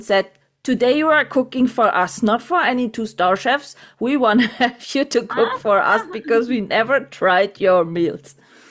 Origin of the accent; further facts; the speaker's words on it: Germany; English is a second language; 2 hours from my hometown here, there is a production company.